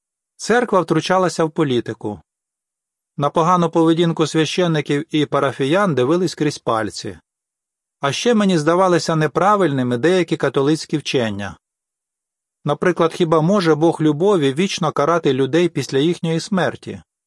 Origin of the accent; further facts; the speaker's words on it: Italy; Я народився в Італії у 1943 році. Ми з братами і сестрами виростали в маленькому селі. Батько займався сільським господарством і теслярством. Тато з мамою виховували нас як відданих католиків.